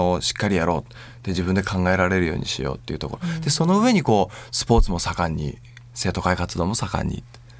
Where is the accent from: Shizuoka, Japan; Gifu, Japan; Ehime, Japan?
Shizuoka, Japan; もともと地元が静岡なので、うん、静岡に帰ってくる形に